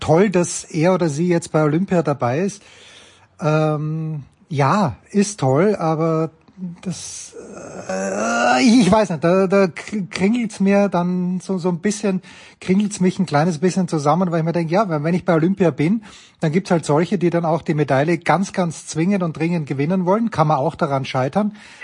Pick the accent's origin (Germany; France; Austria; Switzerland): Austria; ich dachte als Österreicher